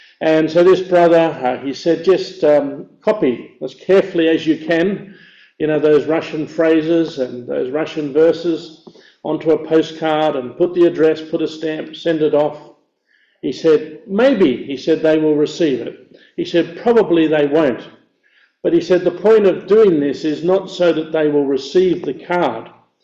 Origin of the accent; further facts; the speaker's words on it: Sydney, New South Wales, Australia; now in Moldova; I come originally from Sydney in Australia.